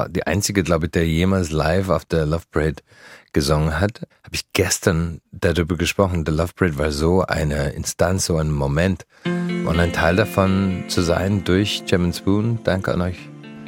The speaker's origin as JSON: {"language": "German", "country": "Ireland", "second_language": "German", "said": "Ich meine, ich komme aus Irland."}